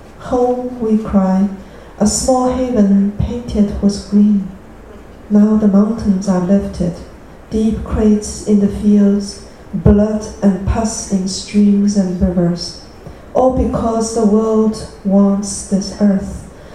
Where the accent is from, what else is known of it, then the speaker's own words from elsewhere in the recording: China; moved away as an adult; also born or lived in New York; now in Falcon Heights, United States; I'm from China, by the way. And I lived in New York for 30 years and been here since 1998. Now, this is the longest place I've ever lived.